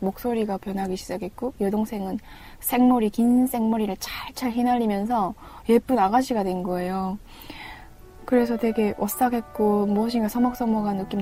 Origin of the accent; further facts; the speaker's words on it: Chongjin, North Hamgyong, North Korea; moved away as an adult; now in South Korea; 고향 함경북도 청진이 고향이 청년이죠.